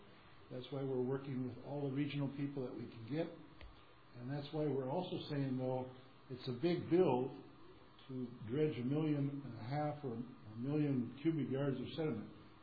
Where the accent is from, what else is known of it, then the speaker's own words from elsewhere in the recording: Detroit Lakes, Minnesota, United States; I grew up in Detroit Lakes, near Detroit Lakes.